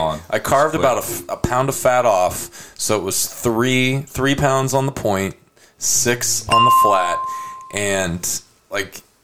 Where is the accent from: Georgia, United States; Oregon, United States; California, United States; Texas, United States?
Texas, United States; San Antonio; because Bollner's I grew up with in San Antonio.